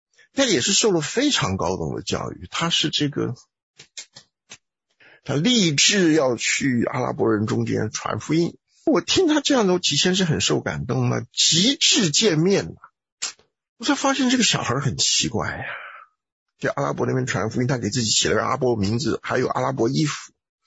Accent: Taiwan; 你宁愿做一个我们台湾人最喜欢讲的背黑锅的人啊

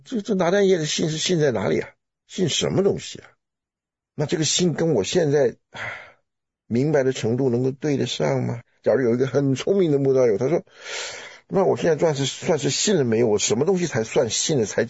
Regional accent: China; 是我们从中国来从来没想过这种事情。

